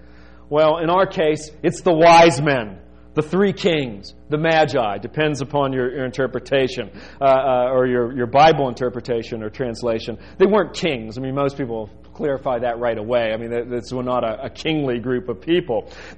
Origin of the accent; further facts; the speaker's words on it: Pittsburgh, Pennsylvania, United States; Where I grew up around Pittsburgh, there were enough Orthodox kids, not right in my neighborhood